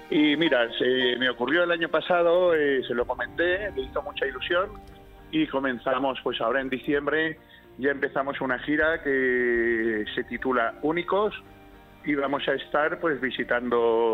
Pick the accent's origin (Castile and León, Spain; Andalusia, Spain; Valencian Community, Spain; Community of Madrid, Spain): Valencian Community, Spain; Alcoy; born there; como artista valenciano que he nacido aquí, como artista y nací en Alcoy, un pueblo de artistas también